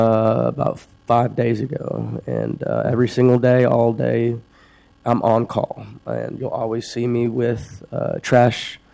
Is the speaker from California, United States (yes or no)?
no; Fort Worth, Texas, United States; I'm from Texas, Fort Worth, Texas. I've been here for 3 months.